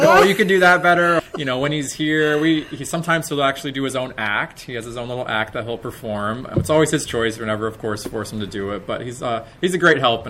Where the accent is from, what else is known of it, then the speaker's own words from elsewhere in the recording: Michigan, United States; We both started when we were about 6 or 7 years old. We're both from Michigan.